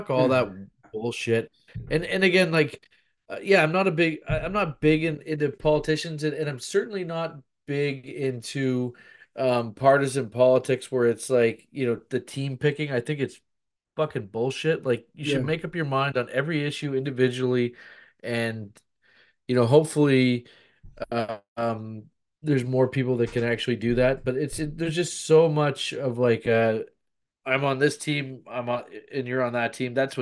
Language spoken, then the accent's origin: English; Canada; like as a Canadian, is he is like, I'm not American, I don't live in America